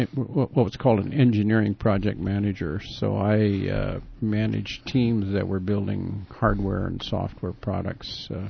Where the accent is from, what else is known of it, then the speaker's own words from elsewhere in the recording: South Dakota, United States; moved away as an adult; now in Twin Cities, United States; I was originally from South Dakota, so we moved back. In those days, there weren't too many computer jobs in South Dakota, so I came back to the Twin Cities and worked for Control Data Corporation then in Twin Cities for 17 years.